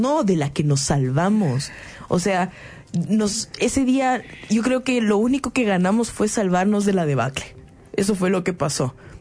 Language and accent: Spanish; Ecuador; Yo me atrevería a decir, siendo ecuatoriana, que la constitución del Ecuador es mejor